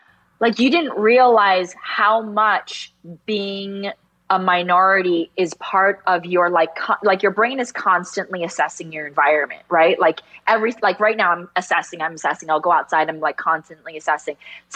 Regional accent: New Jersey, United States; Like I grew up in New Jersey, North Jersey, which, and it was so homogenous.

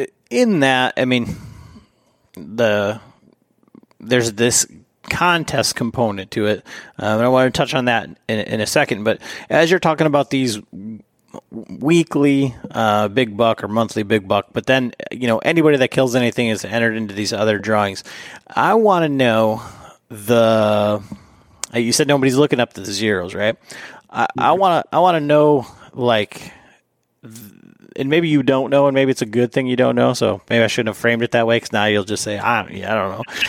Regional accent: Michigan, United States; you know, I'm from Michigan. Those are 3-year-old, 4-year-old deer here.

